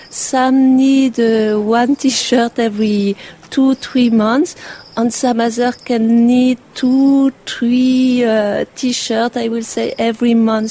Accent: France; English is a second language; now in Auroville, India; I'm coming from France and I'm living in Auroville since 15 years.

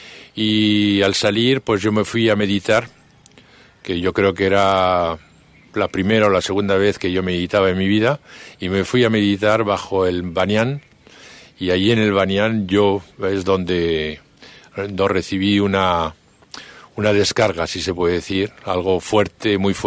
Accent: San Sebastián, Basque Country, Spain; now in Auroville, India; soy de San Sebastián, en España, y he venido aquí a Auroville el año pasado para pasar una semana y me quedé 3 meses

